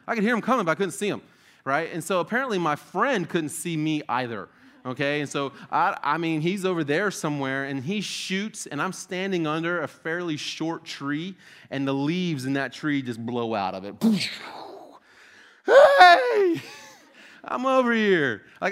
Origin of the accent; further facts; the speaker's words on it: Florida, United States; I'm a little nervous because I'm from Florida, and our bears are like this